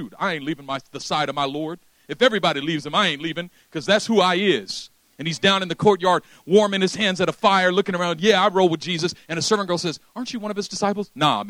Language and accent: English; Oakland, California, United States; Now, I'm from East Oakland.